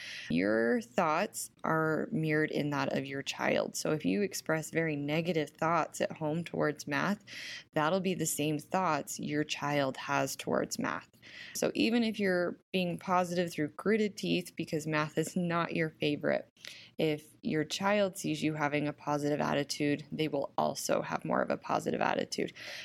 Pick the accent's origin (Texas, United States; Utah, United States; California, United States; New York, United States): Utah, United States; South Weber; I'm from South Weber, Utah